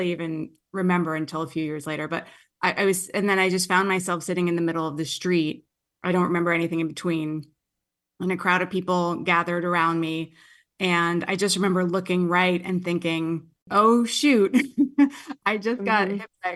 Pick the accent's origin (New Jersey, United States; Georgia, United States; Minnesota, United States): New Jersey, United States; also born or lived in Queens; I'm from Jersey. I was born in Queens. I'm tough.